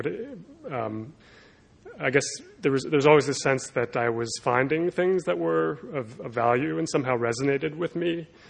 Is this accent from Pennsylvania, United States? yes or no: yes; Philadelphia, Pennsylvania, United States; And I guess because I grew up in Philadelphia, it seemed like an obvious place to start working again.